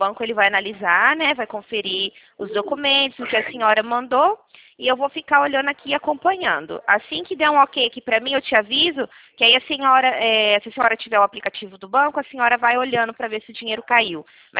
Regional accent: Presidente Prudente, São Paulo, Brazil; Eu sou do interior de São Paulo. É Presidente Prudente

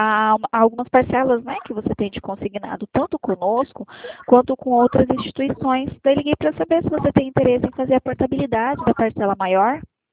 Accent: Maringá, Paraná, Brazil; Eu sou de Maringá

